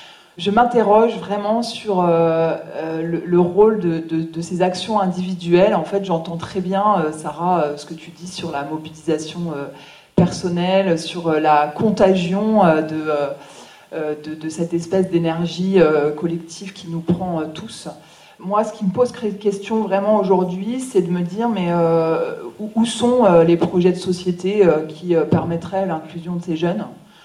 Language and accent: French; Châlons-en-Champagne, Grand Est, France; Je viens de Châlons en Champagne